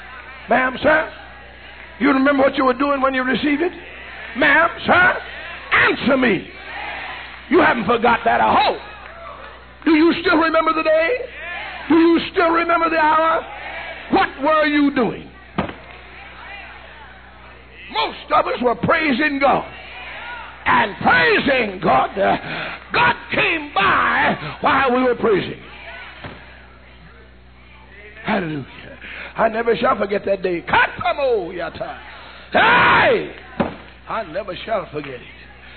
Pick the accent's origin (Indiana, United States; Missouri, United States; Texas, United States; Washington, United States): Missouri, United States; St. Louis; somebody knows that I came from St. Louis.